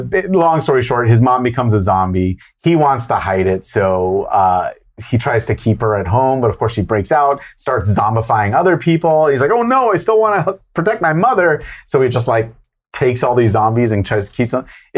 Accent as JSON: {"language": "English", "town": "Baltimore", "region": "Maryland", "country": "United States", "said": "So, like, one really great example is I'm from Baltimore. Baltimore as a city is stigmatized."}